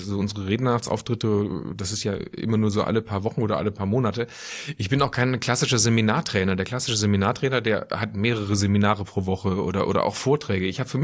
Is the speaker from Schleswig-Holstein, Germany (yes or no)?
no; Schwäbisch Hall, Baden-Württemberg, Germany; also born or lived in Aachen; now in Cologne, Germany; Geboren in Aachen aufgewachsen, im Wesentlichen in Schwäbisch Hall, sozialisierter Schwabe, seit vielen Jahren aber mit vollem Enthusiasmus eingebürgerter Kölner.